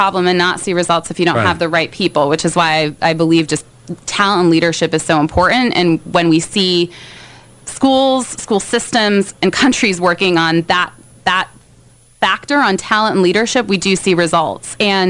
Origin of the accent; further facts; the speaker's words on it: Ithaca, New York, United States; And so for me, I grew up in Ithaca, New York, a system where there's one high school, everybody goes to the same...